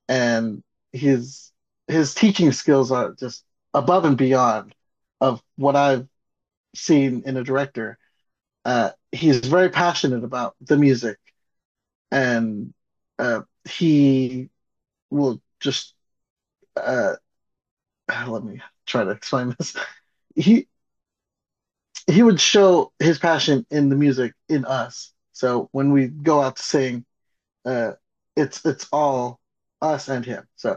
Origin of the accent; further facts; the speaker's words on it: Chattanooga, Tennessee, United States; I miss my hometown. So I moved. I was setting up at Austin Peay, and so I just decided to come back to Chattanooga and sing